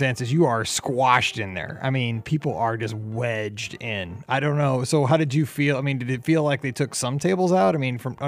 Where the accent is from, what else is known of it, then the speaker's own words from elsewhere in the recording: Missouri, United States; I say it like I'm from Missouri because I am.